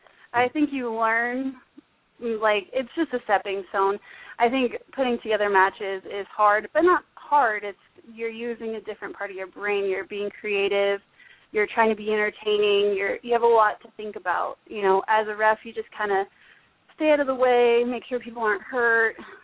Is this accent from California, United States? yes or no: yes; California, United States; I grew up in Orange County, California.